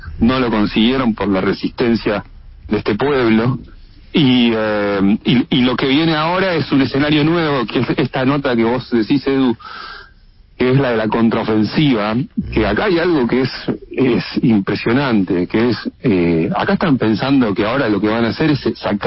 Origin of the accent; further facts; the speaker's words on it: Donetsk, Donetsk Oblast, Ukraine; yo vengo de Donetsk, de la frontera en el límite con Zaporilla